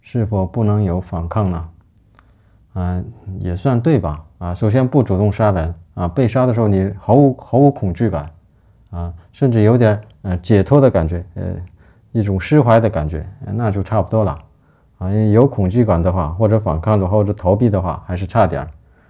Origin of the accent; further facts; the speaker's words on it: Northeast China, China; 咱们东北这边是因为要坐火炕嘛，坐炕上就通常都是盘腿坐的